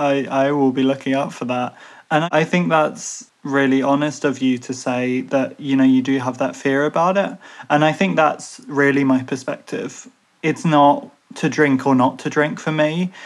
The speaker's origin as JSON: {"language": "English", "country": "Ireland", "said": "Obviously, to a degree, you know, I very much have that with Irishness"}